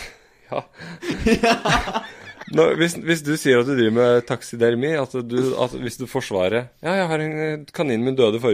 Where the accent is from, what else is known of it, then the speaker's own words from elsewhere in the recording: Eastern Norway, Norway; Som østlending så ligger jo Vågå-dialekta ganske nært opp til Totning-dialekta.